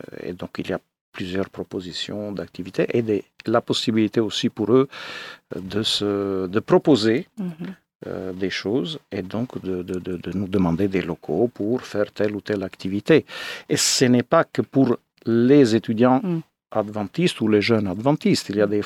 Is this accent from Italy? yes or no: yes; Italy; now in France; je suis italien à la base, Maintenant, je suis bien intégré en France. Ça fait 20 ans que je suis là.